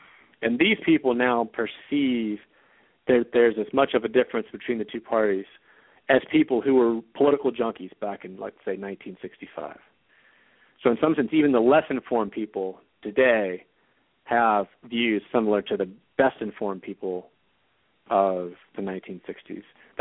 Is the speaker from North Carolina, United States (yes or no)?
yes; North Carolina, United States; this is a program located in the South, and I'm from North Carolina, so I know this area too.